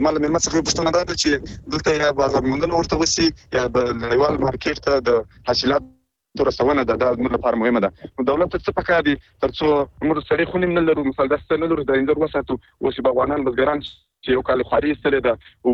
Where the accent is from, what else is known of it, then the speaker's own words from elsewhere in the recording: Zabul, Afghanistan; زه خپل د زابل ولایت دی